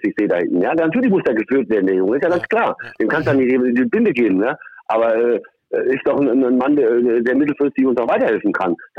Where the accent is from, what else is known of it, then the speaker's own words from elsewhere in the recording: Dillenburg, Hesse, Germany; Ja, und hier aus Dillenburg, aus der Nähe, ne?